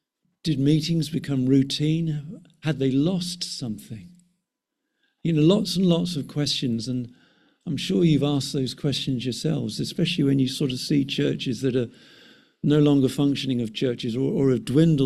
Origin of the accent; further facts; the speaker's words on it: North West England, United Kingdom; I come from the Wirral, just not far from North Wales.